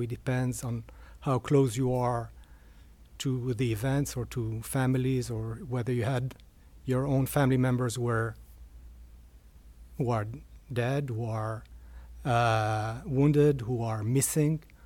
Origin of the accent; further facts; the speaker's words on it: Rehovot, Central District, Israel; now in Atlanta, United States; Okay, so I was born in Rehovot, which is about 30 kilometers, 20 miles outside of Tel Aviv, where the Weizmann Institute is. So that's where what it's known for. Grew up there, went to the military, then moved to Tel Aviv